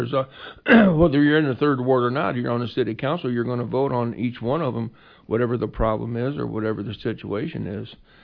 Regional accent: Quincy, United States; I've been born and raised in Quincy, of course

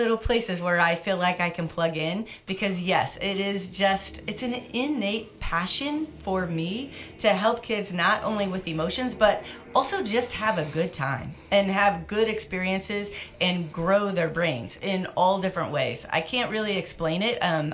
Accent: St. Louis, Missouri, United States; and I'm from St. Louis, Missouri, so I was 12 years old when the Magic House started in St. Louis

